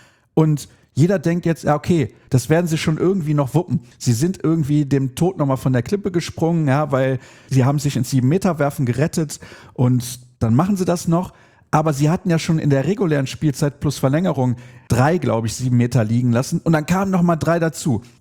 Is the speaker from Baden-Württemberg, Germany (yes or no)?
no; Solingen, North Rhine-Westphalia, Germany; wir kommen ja beide aus Solingen